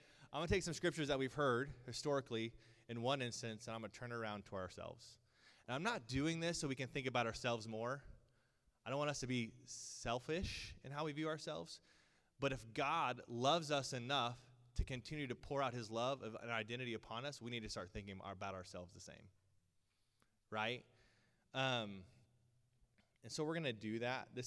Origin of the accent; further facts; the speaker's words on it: Kansas, United States; also born or lived in California; I'm from Kansas. I know wind.